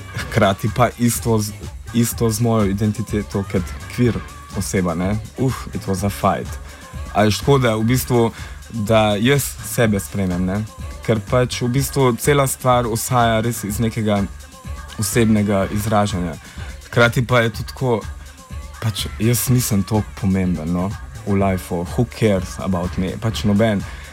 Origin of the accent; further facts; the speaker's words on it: Prekmurje, Slovenia; sem odraščal v Prekmurju